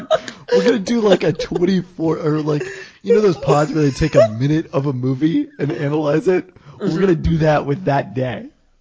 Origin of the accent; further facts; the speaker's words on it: Cork, Munster, Ireland; My hometown, Cork, is pretty small, maybe 500,000 including the suburbs, but I can really relate to the feelings you have for Seattle.